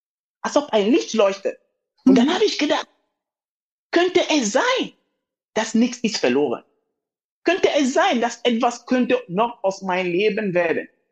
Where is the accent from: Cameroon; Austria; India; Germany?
Cameroon; German is a second language; 2001, ich war noch in Kamerun, meine Heimat.